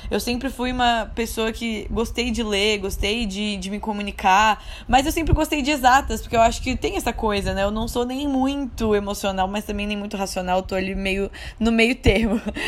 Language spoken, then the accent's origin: Portuguese; Santa Catarina, Brazil; Meus pais, minha mãe e meu pai fizeram faculdade federal lá em Santa Catarina, que é de onde eu sou, né?